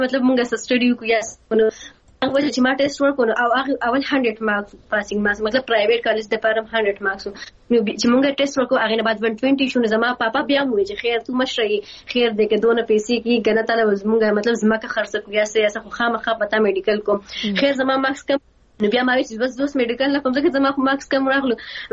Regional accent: Mingora, Khyber Pakhtunkhwa, Pakistan; زه په خپله چې یم، زه د سوات یم، د سوات کې زه د منګورې درشکلې یم.

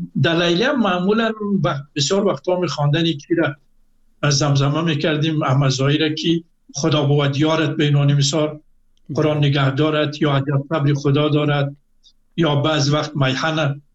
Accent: Afghanistan; moved away; من از افغانستان آمدم

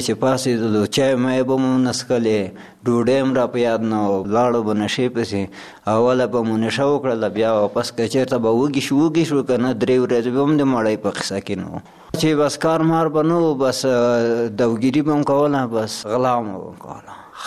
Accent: Logar, Afghanistan; او زه اوسیدونکی د لوګر د ولایت یم. زه چې ما خپل 15 کلن یم

